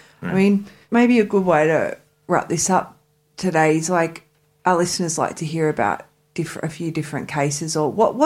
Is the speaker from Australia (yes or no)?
yes; Ringwood, Victoria, Australia; You know, I'm in my early 40s and I grew up in Ringwood